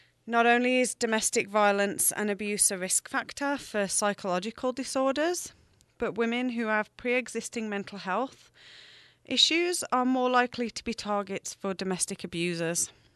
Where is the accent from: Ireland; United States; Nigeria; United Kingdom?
United Kingdom; England; moved away as an adult; now in Canada; I was born and raised in England, and I emigrated to Canada 8 years ago.